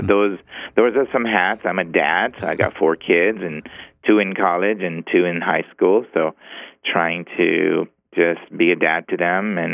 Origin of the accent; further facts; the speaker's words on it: Pakistan; growing up in Pakistan.